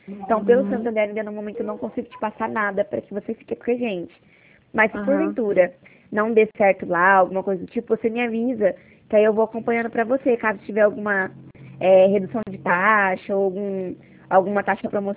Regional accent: Presidente Prudente, São Paulo, Brazil; sou de Prudente

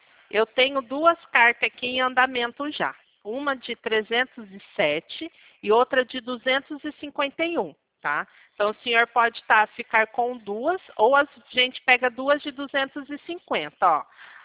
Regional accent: Maringá, Paraná, Brazil; Eu sou de Maringá.

